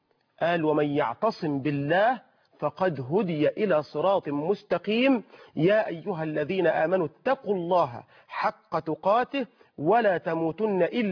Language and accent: Arabic; Egypt; بلدنا مصر